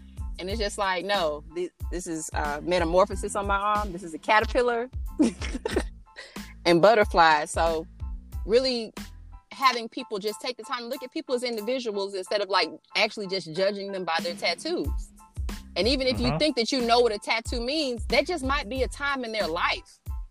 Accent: Leesville, Louisiana, United States; born there; moved away; my parents were in the military, and so I was originally born in the parish of Leesville in Louisiana, and so that's right next to basically Port Polk, Louisiana. So that's my birthplace.

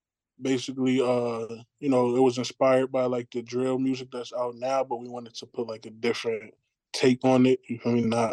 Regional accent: Connecticut, United States; I'm from Connecticut. Big shout out to the Huskies.

